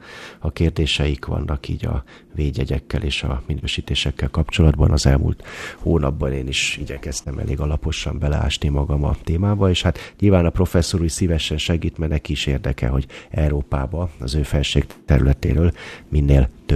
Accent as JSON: {"language": "Hungarian", "country": "Hungary", "lives_now": "Austria", "said": "és hát magyarként és Ausztriából is én vagyok az első, aki ebből a régióból így csatlakoztam"}